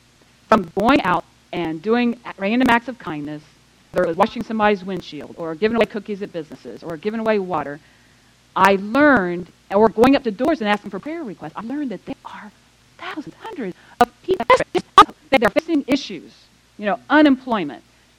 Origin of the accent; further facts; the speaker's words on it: Titusville, Florida, United States; I'm from Titusville, Florida, a couple hours down the road, but I have some connections to Jacksonville.